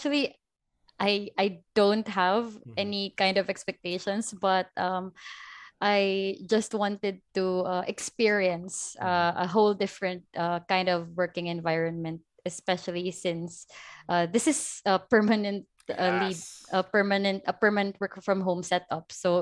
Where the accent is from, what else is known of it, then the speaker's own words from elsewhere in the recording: Tacloban, Eastern Visayas, Philippines; now in Manila, Philippines; And actually, right now, I'm in Manila. I'm from Tacloban.